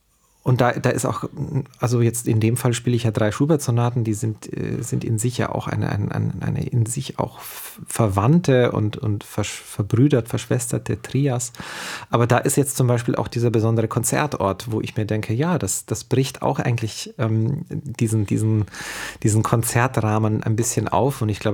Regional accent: Neubeuern, Bavaria, Germany; im Süden von Deutschland in Neubeuern, das ist da, wo ich groß geworden bin.

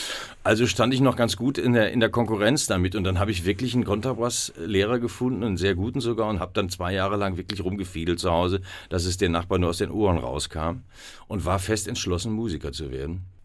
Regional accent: North Rhine-Westphalia, Germany; Ich komme aus dem Ruhrgebiet, das kommt noch dazu.

